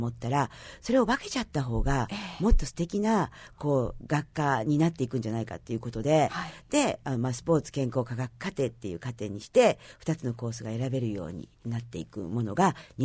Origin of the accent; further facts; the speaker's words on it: Ehime, Japan; 私がもちろん愛媛出身っていうこともあるんだけど、